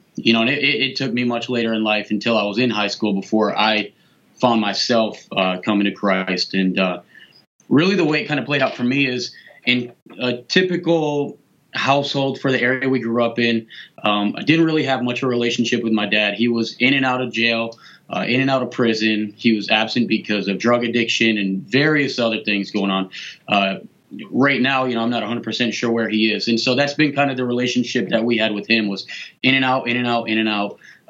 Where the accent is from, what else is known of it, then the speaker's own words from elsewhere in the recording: Flint, Michigan, United States; So growing up in Flint, we grew up in an all-black community. We were the only white family in our entire church.